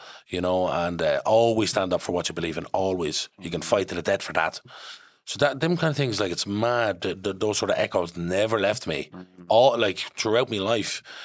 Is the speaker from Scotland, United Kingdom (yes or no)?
no; London, United Kingdom; born there; I'm from, well, I was born in London.